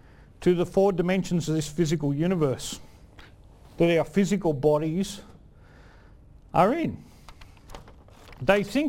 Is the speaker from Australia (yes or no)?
yes; Australia; accent: ocker; I'm too Australian. I've got too much of an ocker accent.